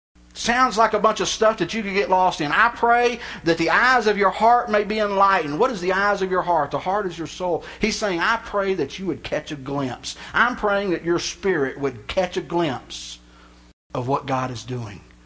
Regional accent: Texas, United States; I grew up in Texas. That's Texas, too, everywhere.

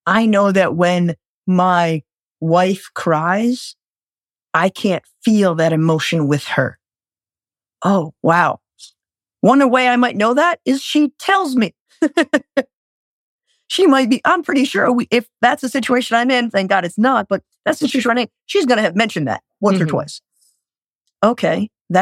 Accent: Rhode Island, United States; I'm from Rhode Island. You could probably tell that. I probably should have mentioned, if you don't understand me, put an R or two in there. It'll make way more sense. We don't use them where I'm from. Rhode Island is the ocean.

